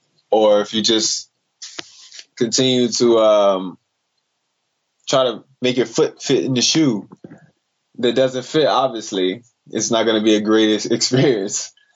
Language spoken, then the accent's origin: English; Chicago, Illinois, United States; now in Orlando, United States; Well, Chicago's little Chicago.